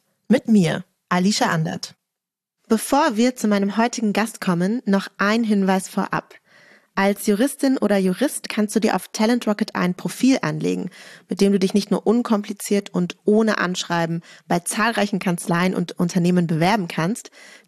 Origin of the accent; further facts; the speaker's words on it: Berlin, Germany; Das erlaube ich gerade so als Berlinerin, ja.